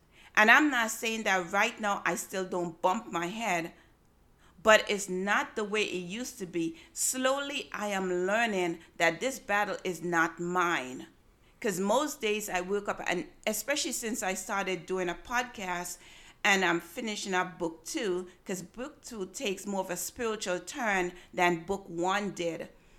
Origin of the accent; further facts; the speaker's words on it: Freetown, Saint Philip, Antigua & Barbuda; When I was a little girl growing up in Freetown in Antigua, I used to go to church every Sunday.